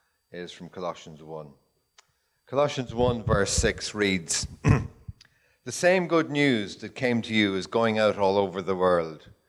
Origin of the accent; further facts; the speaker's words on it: Dublin, County Dublin, Ireland; now in Roscommon, Ireland; I'm originally from Dublin, now living in Roscommon, and I went to school down the road here